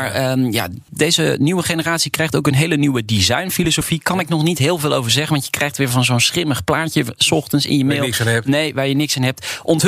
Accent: Maastricht, Limburg, Netherlands; Bij ons in Maastricht zeggen ze altijd

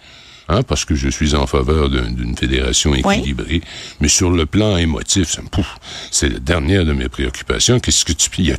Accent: Rimouski, Quebec, Canada; quand j'ai grandi à Rimouski, pour des raisons géographiques, essentiellement, on n'avait aucune radio anglophone.

